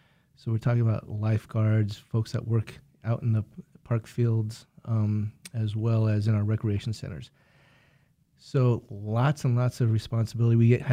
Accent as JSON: {"language": "English", "town": "Santa Fe", "region": "New Mexico", "country": "United States", "tie": "born or raised there", "said": "I grew up in Santa Fe, New Mexico."}